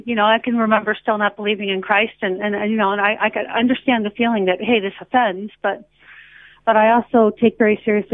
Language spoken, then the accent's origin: English; United States; now in Australia; since I'm American and I'm in Australia